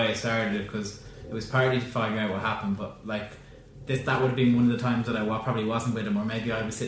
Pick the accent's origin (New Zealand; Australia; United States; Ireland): Ireland; Dublin, Leinster; From Dublin.